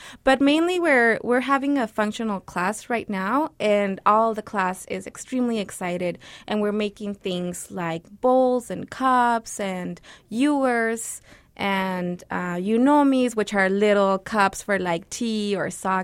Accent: Ciudad Juarez, Chihuahua, Mexico; I grew up in Ciudad Juarez, and I went to private school

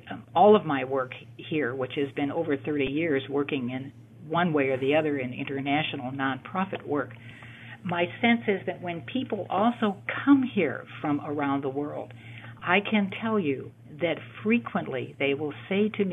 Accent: Midwest, United States; now in Iowa, United States; I'm a Midwesterner by birth and schooling in a nearby state, not to be mentioned. But but I have been in Iowa now for over 43 years

